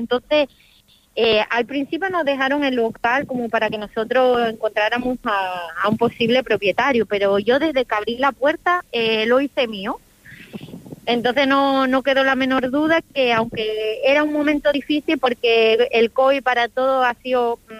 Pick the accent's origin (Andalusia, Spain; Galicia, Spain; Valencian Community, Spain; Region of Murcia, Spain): Andalusia, Spain; yo soy andaluza, y ahí en mi tierra...